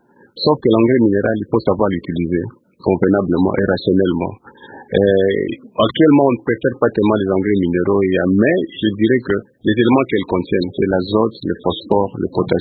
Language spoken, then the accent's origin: French; Kinshasa, DR Congo; Mais ici, chez nous, à Kinshasa